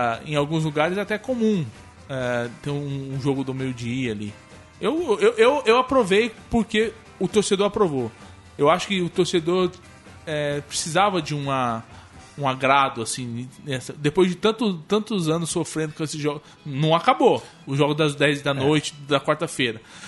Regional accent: Goiânia, Goiás, Brazil; Eu sou de Goiânia, eu sei como é que é jogar.

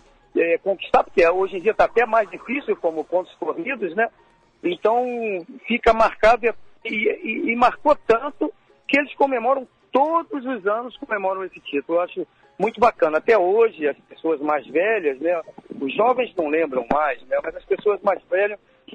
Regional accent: Rio de Janeiro, Brazil; Eu, como carioca

